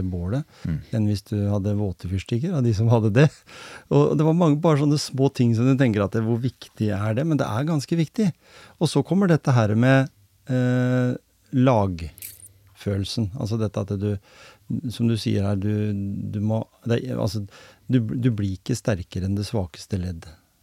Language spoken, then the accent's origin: Norwegian; Telemark, Norway; jeg kom jo fra Grenland, ja, ja. Og de syntes jo det var en forferdelig morsom dialekt.